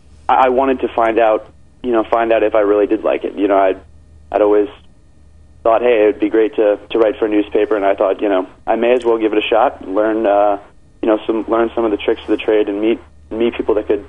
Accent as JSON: {"language": "English", "region": "Washington area", "country": "United States", "said": "I'm actually from the Washington area, so a few semesters ago, I actually was down here, and I wrote for the Washington Times for a few months."}